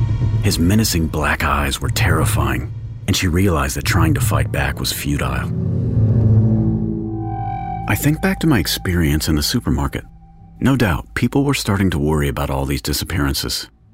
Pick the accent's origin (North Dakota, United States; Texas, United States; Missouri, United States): Texas, United States; In my home state of Texas, a monster named Dean Corll abducted and murdered at least 28 teenage boys under the noses of police in Houston.